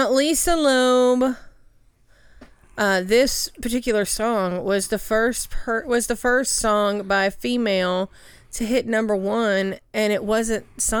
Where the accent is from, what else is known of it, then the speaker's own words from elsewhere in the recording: United States; See, for me, being an American, when I think of this song out, like, on a screen